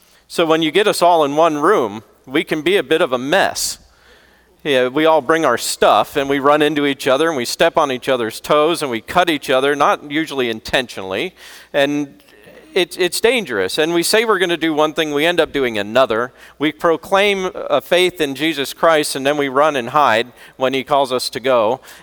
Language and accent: English; Florida, United States; Yeah, I grew up in Florida. Irishman in Florida.